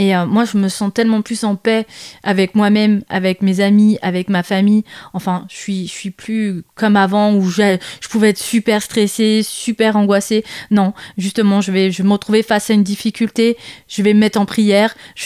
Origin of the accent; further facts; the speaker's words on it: Bourgoin-Jallieu, Auvergne-Rhône-Alpes, France; Je suis de Bourgoin-Jallieu, donc sur Bourgoin-Jallieu, je vais faire des actions avec ma communauté.